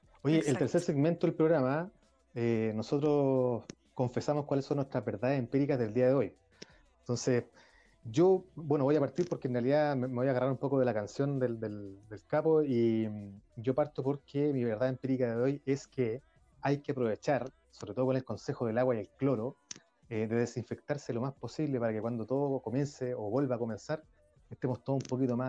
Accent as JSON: {"language": "Spanish", "town": "Conchalí", "region": "Santiago Metropolitan", "country": "Chile", "tie": "born there", "said": "yo también nací en Conchalí, también en la población de Chorrillo"}